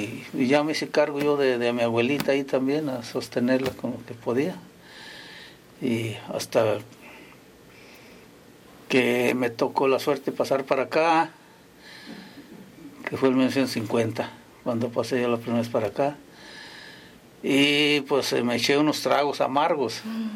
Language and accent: Spanish; La Piedad, Michoacán, Mexico; Y pues yo soy de La Piedad, Michoacán, ahí de un rancho. Entonces ahí no nos agarra lejos.